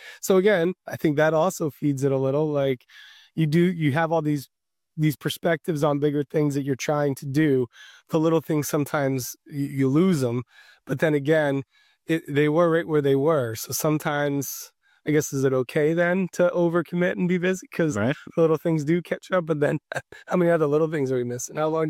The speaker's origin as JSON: {"language": "English", "country": "Ireland", "said": "Well, I mean, I start with being Irish and just being guilty all the time."}